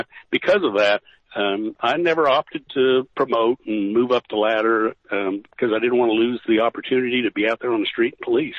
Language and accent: English; Austin, Texas, United States; But anyway, I grew up down in the Austin area, went to college in a medium-sized university near Austin